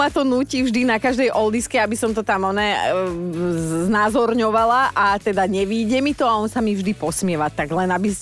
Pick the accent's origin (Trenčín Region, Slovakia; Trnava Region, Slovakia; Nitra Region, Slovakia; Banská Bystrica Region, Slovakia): Trnava Region, Slovakia; Borovce; Ja som si hneď predstavila u nás v Borovciach panoptikum na zabave hodovej.